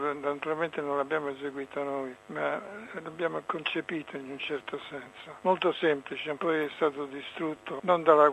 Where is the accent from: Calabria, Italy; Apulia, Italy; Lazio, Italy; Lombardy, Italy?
Lazio, Italy; Rome; moved away as an adult; Io sono nato a Roma. Ho vissuto a Roma per tutti gli anni fino a quando sono andato in America.